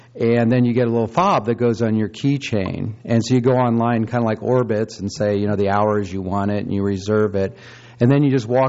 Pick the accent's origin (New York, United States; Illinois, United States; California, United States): California, United States; San Luis Obispo; I'm from San Luis Obispo, and I'm the CEO of Funride.